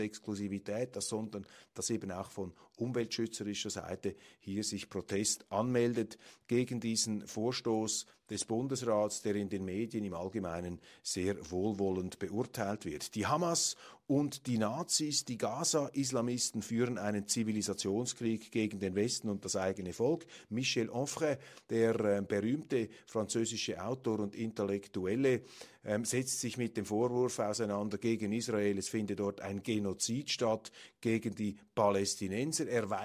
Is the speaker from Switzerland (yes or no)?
yes; Switzerland; man muss jeden Tag Danke sagen als Schweizer, dass wir in unserem Land so viele international erfolgreiche Unternehmen haben